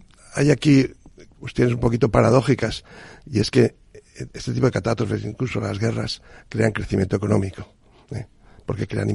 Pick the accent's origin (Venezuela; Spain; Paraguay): Spain; Valencian Community; Los valencianos, yo soy valenciano.